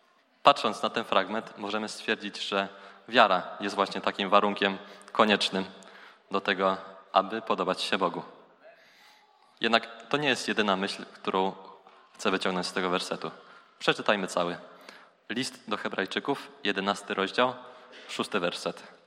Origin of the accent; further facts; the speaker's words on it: Przemyśl, Subcarpathian Voivodeship, Poland; now in Kraków, Poland; Pochodzę z Przemyśla. Od kilku lat studiuję tutaj na krakowskim AGH.